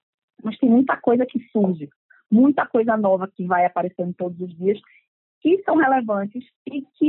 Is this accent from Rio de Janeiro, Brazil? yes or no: no; Pernambuco, Brazil; Ali abraçada ao que sempre identificou a gente como povo, como grupo, como pernambucano, como nordestino.